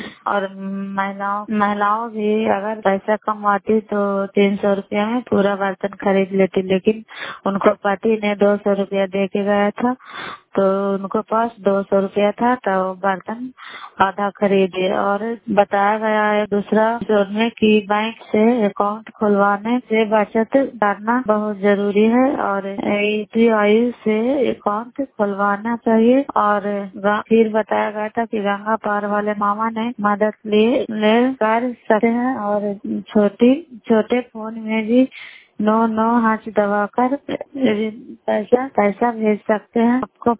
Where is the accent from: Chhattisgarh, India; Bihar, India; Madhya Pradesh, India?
Bihar, India; Merriganj; नालंदा जिला कराई वाला मकरौता पंचायत ग्राम मेरीगंज की निवासी हूँ।